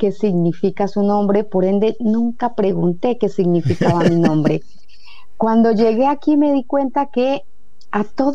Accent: Colombia; now in Argentina; Soy de un pueblo muy chico, de unos 14.000 habitantes, al sur de Colombia

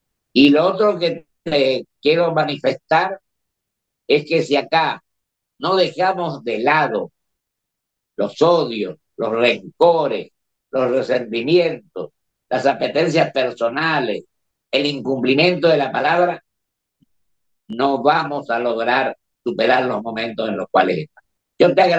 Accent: Argentina; como argentino, como ser humano

